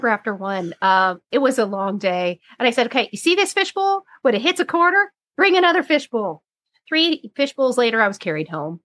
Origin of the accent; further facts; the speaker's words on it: Canada; Me being Canadian